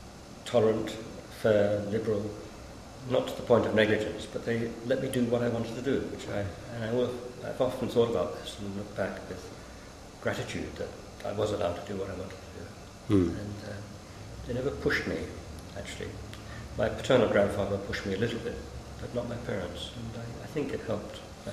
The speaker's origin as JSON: {"language": "English", "town": "Watford", "region": "East of England", "country": "United Kingdom", "tie": "born there", "said": "I was born in Watford, north of London, in 1940."}